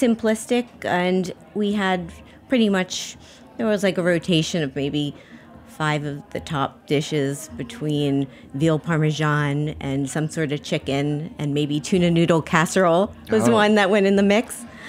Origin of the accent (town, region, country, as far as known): Miami, Florida, United States; born or raised there